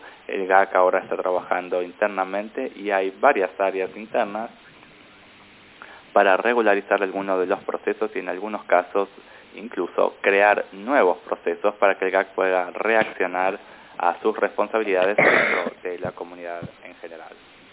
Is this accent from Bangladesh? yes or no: yes; Bangladesh; Soy de Bangladesh.